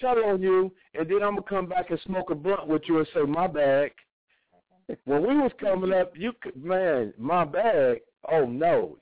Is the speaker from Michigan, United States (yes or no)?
yes; Detroit, Michigan, United States; my autobiography, The Streets Don't Love You Back, growing up in Detroit, you know.